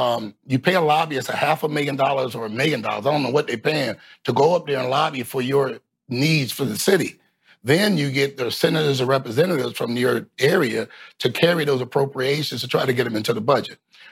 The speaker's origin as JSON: {"language": "English", "town": "St. Petersburg", "region": "Florida", "country": "United States", "tie": "born or raised there", "said": "I'm born here, born and raised in Midtown South St. Pete, one of the most impoverished areas in the whole county"}